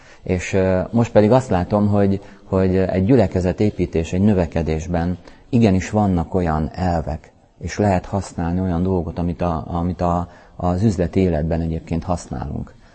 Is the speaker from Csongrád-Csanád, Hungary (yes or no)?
yes; Szeged, Csongrád-Csanád, Hungary; now in Budapest, Hungary; Én Szegedről jöttem, egy éve élek Budapesten, utána megházasodtam